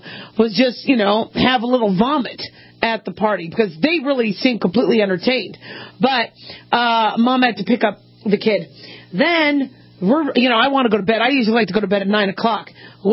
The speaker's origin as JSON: {"language": "English", "region": "Nevada", "country": "United States", "said": "I also got to give a big shout out to us Nevadans. I'm from Nevada."}